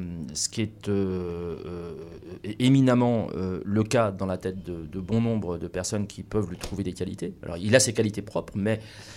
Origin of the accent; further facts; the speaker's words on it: France; born there; Moi, je suis né en France, j'ai un patronyme français, mais pour autant, oui, évidemment que dans l'espace public, j'ai une apparence, à défaut d'être musulman, au moins maghrébin.